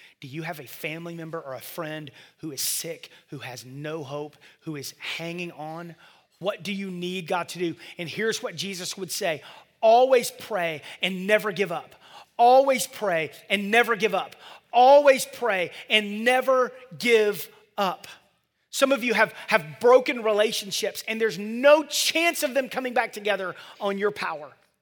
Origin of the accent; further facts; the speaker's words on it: Gwinnett, Georgia, United States; You see, I grew up in Gwinnett, and I had the same best friend my whole life since second grade.